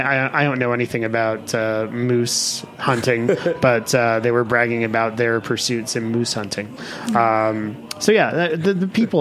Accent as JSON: {"language": "English", "region": "Rhode Island", "country": "United States", "tie": "born or raised there", "said": "There's a brewery where I grew up in Rhode Island called Tilted Barn."}